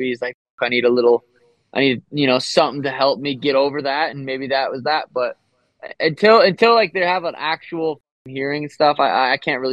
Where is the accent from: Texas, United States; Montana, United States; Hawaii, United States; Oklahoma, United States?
Montana, United States; Helena; moved away; I'm going back to Helena, Montana here soon, my hometown.